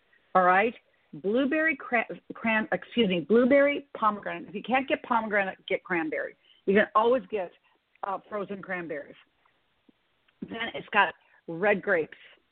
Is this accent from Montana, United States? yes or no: yes; Montana, United States; born or raised there